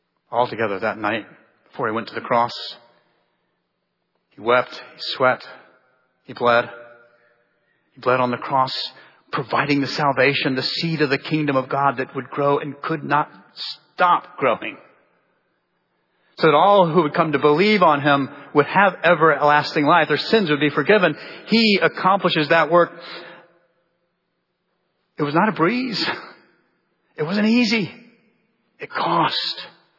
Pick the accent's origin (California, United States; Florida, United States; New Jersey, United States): Florida, United States; Jacksonville; I grew up in Florida in Jacksonville, and we would do deep sea fishing.